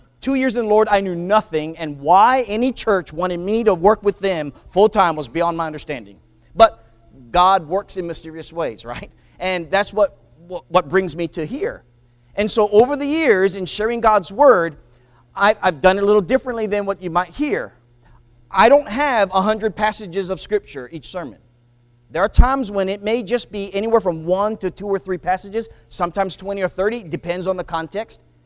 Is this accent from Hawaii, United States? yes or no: yes; Hawaii, United States; Again, growing up in Hawaii, I grew up where the picture is Hawaii is not a melting pot. Hawaii is mixed salad.